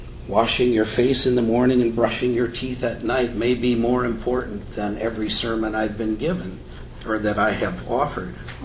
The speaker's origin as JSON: {"language": "English", "town": "Warren", "region": "Minnesota", "country": "United States", "tie": "born or raised there", "said": "When one drives into my hometown of Warren, there is still a sign that says, \"Welcome to Warren and the Red River Valley, the breadbasket of the world.\""}